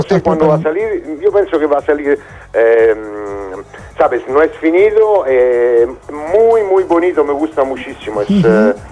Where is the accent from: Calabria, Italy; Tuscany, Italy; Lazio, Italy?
Lazio, Italy; Rome; Spanish is a second language; Sí, claro, soy latino. No soy de Latina, soy de Roma.